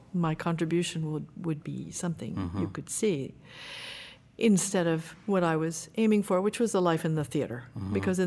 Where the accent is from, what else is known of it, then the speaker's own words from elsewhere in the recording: New Jersey, United States; born there; I was born in New Jersey. My mother said I was the longest birth on record at Overlook Hospital.